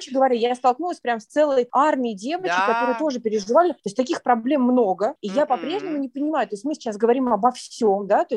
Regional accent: Sevastopol, Crimea, Ukraine; now in Moscow, Russia; Да, я сама из Крыма, из Севастополя, но я очень давно уехала в Москву и уже как бы больше, чем полжизни живу здесь.

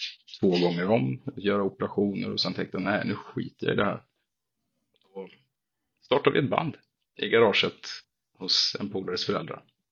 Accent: Värmland, Sweden; born there; also born or lived in Gothenburg, Sweden / Växjö, Sweden; Jag har bott här i många år, men jag är en liten hybrid. Mm. Jag är halvnorsk, född i Värmland. Ah. Bott i Göteborg, Växjö. Jag har varit lite överallt.

